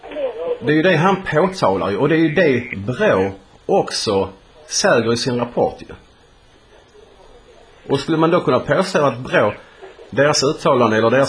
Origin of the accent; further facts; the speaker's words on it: Poland; Swedish is a second language; now in Sweden; Nu är jag själv invandrare, så det är inte det jag är då polack.